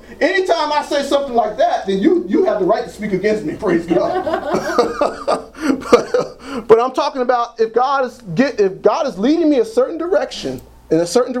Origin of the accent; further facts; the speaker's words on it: Trenton, New Jersey, United States; For example, where I grew up at in Trenton, New Jersey, when we say, man, that is a bad dude, boy.